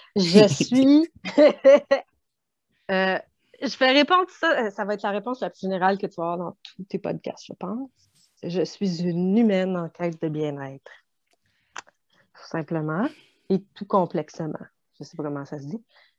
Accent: Montreal, Quebec, Canada; now in Shawinigan, Canada; quand je suis arrivée à Shawinigan, parce que je suis native de Montréal, c'est là qu'on s'est connus.

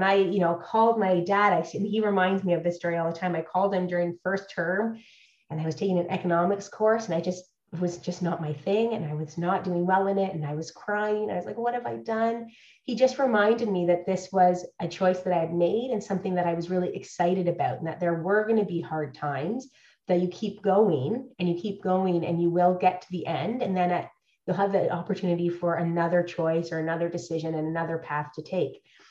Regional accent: Hamilton, Ontario, Canada; So I was born and raised in Hamilton, and I couldn't wait to get out of Hamilton.

